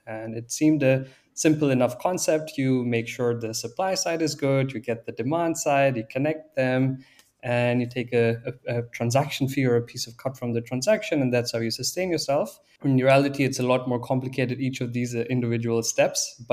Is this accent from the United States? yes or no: no; Pakistan; moved away as an adult; now in Berlin, Germany; Yeah, I'm originally from Pakistan, and I came to Germany almost 9 years ago to do my bachelor's as the few places with free education for international students and also in English, and kind of navigated myself to Berlin.